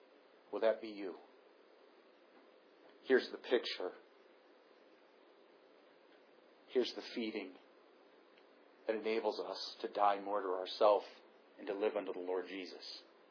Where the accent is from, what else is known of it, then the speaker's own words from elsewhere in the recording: United States; we are so American. We are so wrapped up in ourselves and in our pleasures and our desires